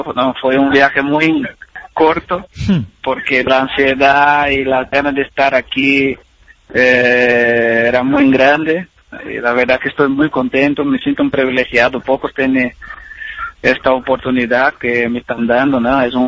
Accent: São Paulo, Brazil; now in Villarreal, Spain; Yo en São Paulo, donde mi ciudad de origen también es muy movida, mucha gente, entonces ya estaba más o menos un poco acostumbrado a lo que es mucha gente.

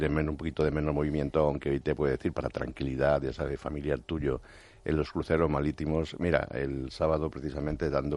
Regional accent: Spain; normalmente las personas, cuando, como los españoles, hablamos mucho entre nosotros.

